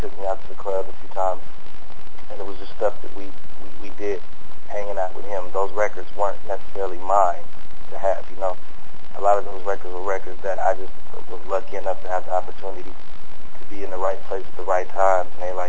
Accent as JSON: {"language": "English", "town": "Fresno", "region": "California", "country": "United States", "said": "I'm from Fresno, California, west side Fresno, California, which is central California, about 2 hours from L.A., about 2 hours from San Francisco, right there in the middle."}